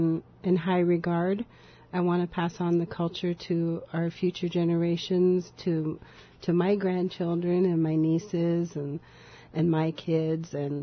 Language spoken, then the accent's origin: English; Sitka, Alaska, United States; also born or lived in Angoon; I was born and raised here in Sitka, and I left my freshman year after my dad retired from Mont Edgecombe.